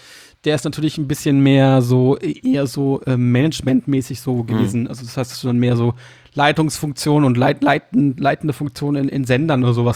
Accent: Hildesheim, Lower Saxony, Germany; Ich komme ja eigentlich aus Hildesheim.

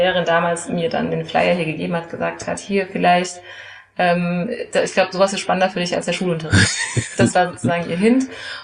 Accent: Frankfurt, Hesse, Germany; Ich bin hier in Frankfurt geboren und aufgewachsen, ging hier zur Grundschule, habe hier Abitur gemacht, ging hier an die Universität und arbeite jetzt hier immer noch in Frankfurt.

